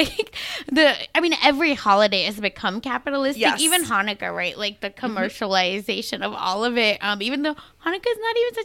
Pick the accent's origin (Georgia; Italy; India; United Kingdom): India; now in United States; when I moved to America to see like how holidays have become versus like in where I grew up in India where it wasn't so siloed, right?